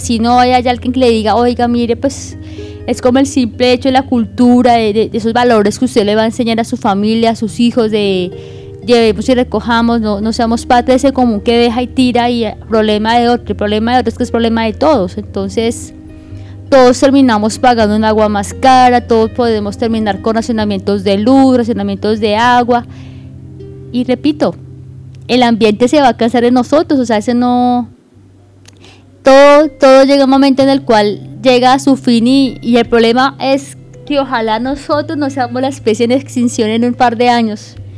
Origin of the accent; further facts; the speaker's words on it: Bogotá, Colombia; hay una pregunta que yo como bogotana me hago, y es ¿cómo se expandirá Bogotá